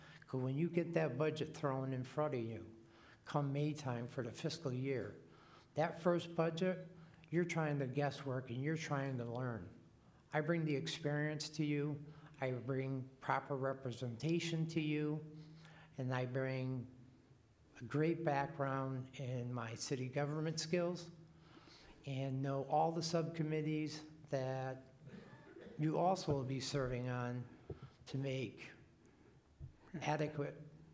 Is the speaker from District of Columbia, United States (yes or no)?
yes; Washington, District of Columbia, United States; I'm born and raised in Ward 7. I know the demographics.